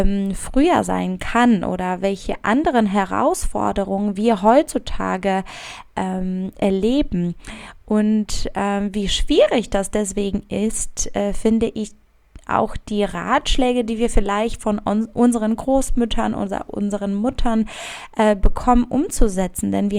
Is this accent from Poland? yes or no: yes; Szczecin, West Pomeranian Voivodeship, Poland; Also ich komme ursprünglich aus Stettin